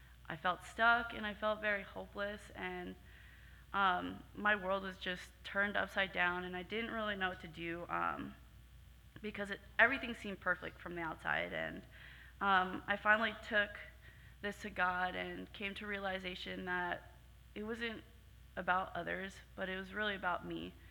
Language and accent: English; New Jersey, United States; I'm actually from New Jersey.